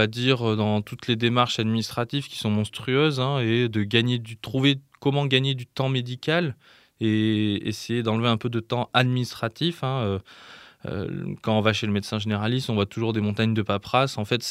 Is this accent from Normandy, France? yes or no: no; Valence, Auvergne-Rhône-Alpes, France; also born or lived in Lyon; Je suis originaire de Valence dans la Drôme. Donc j'ai fait 18 ans à Valence, puis un peu plus de 10 ans à Lyon.